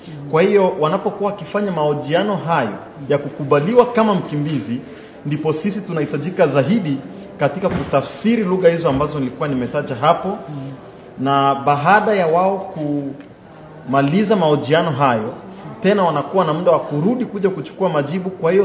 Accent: DR Congo; born there; Mimi ni mzaliwa wa Jamhuri ya Kidemokrasia ya Kongo.

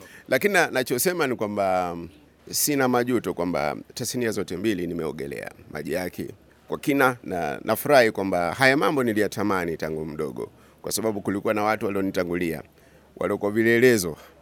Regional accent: Kenya; born there; mimi sikuzaliwa Uswahilini. Nimezaliwa Kenya bara

